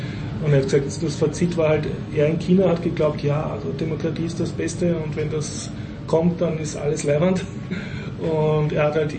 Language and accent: German; Vienna, Austria; und bin als Wiener endlich wieder mal in ein Wiener Kaffeehaus gegangen